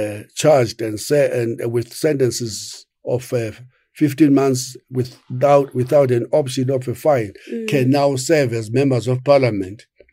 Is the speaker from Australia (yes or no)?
no; Eastern Cape, South Africa; And I know that this is a very sensitive issue because I'm coming from the Eastern Cape. People say that's a Xhosa complaining.